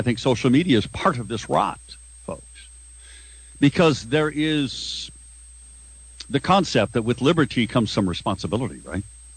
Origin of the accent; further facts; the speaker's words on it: United States; That's my right as an American.